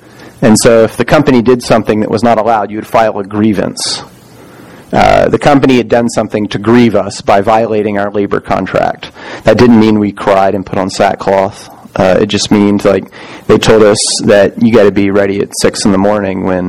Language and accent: English; the South, United States; I grew up in the South, and so Catholicism, like, there was a church there, but I don't think it was as prevalent as it might be here.